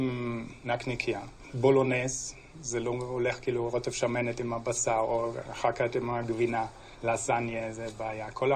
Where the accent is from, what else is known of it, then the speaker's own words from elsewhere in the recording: Germany; Hebrew is a second language; moved away as an adult; now in Israel; אני במגרמניה, אני 7 שנים בארץ, ועשיתי עלייה רשמית לפני 5 שנים אחרי שעברתי תהליך גיור